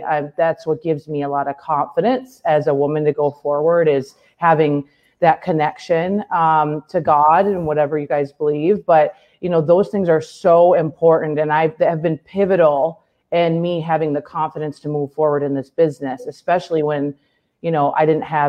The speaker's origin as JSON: {"language": "English", "region": "Minnesota", "country": "United States", "tie": "born or raised there", "said": "you know, raised by a single mom in the Midwest."}